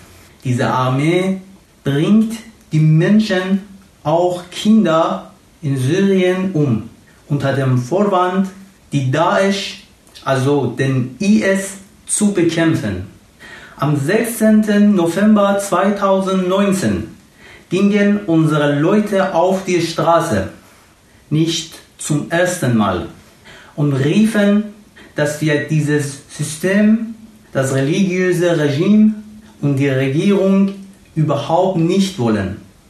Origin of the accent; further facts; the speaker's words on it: Iran; German is a second language; now in Germany; Ich bin ein junger Iraner und seit zwei Jahren Flüchtling in Deutschland. Seit 40 Jahren ist meine Heimat Geisel der Mullahs.